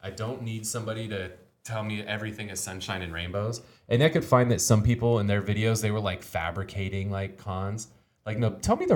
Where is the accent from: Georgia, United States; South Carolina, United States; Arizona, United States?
South Carolina, United States; Charleston; I'm very passionate, born and raised here, which is also a big asset, right? Like, the person who's born and raised in Charleston that knows where the bodies are buried